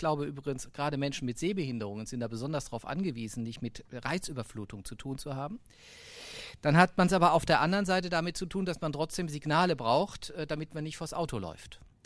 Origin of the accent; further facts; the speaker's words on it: Germany; Und wir berufen uns ja als Deutsche immer ganz gern auf unsere klugen Ingenieurinnen und Ingenieure.